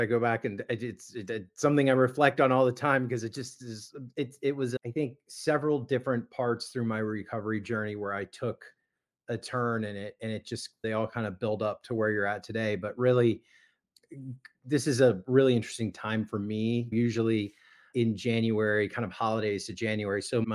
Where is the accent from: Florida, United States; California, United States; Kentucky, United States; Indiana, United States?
Florida, United States; Miami; now in Las Vegas, United States; I grew up in Miami, Florida. I'm a native Floridian. I now live in Las Vegas.